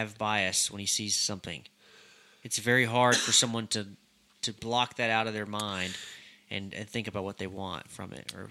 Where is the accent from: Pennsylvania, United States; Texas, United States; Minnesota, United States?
Texas, United States; Lindale; You know, I grew up in Lindale. Lindale's a tiny little town, like 12,000 people.